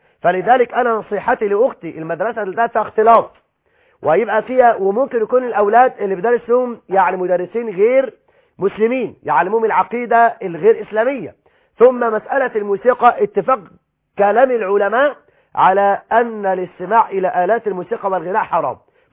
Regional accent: Egypt; إني أعرف فتاة تعيش في بلدنا مصر

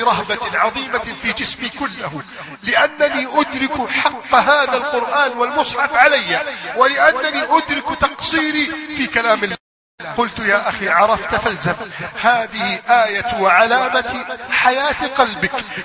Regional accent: Egypt; اللهم احفظ بلدنا مصر

